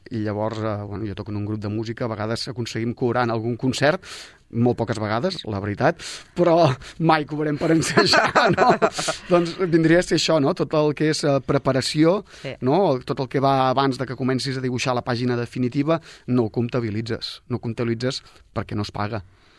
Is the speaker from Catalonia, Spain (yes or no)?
yes; Sabadell, Catalonia, Spain; jo soc molt provincià, soc molt de Sabadell, no?